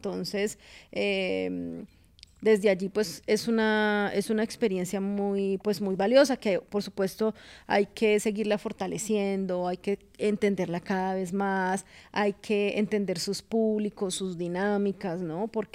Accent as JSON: {"language": "Spanish", "town": "Cali", "region": "Valle del Cauca", "country": "Colombia", "said": "los derechos culturales de los ciudadanos que somos nosotros los caleños"}